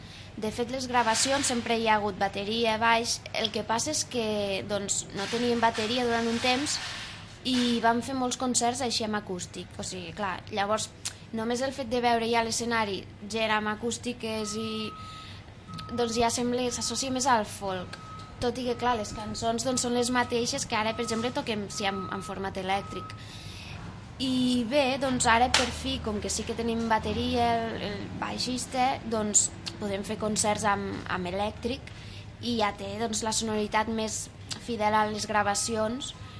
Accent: Lleida, Catalonia, Spain; com que la majoria sí que som de Lleida, doncs guanyem.

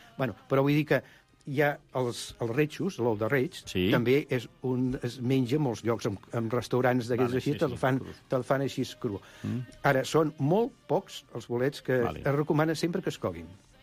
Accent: Girona, Catalonia, Spain; Jo que sóc de Girona

